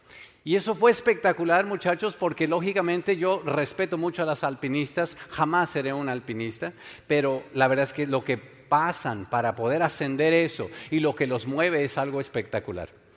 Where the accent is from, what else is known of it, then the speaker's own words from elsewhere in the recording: Mexico; Allá en mi país, allá en mi México, mi familia tiene de estos hábitos de año nuevo.